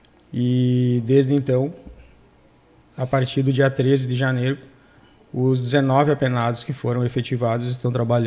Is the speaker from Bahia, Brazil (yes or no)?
no; Frederico Westphalen, Rio Grande do Sul, Brazil; also born or lived in Rodeio Bonito; sou natural de Rodeio Bonito, mas a gente morou a vida toda praticamente em Frederico Westphalen. E eu vim justamente em 2008 para cá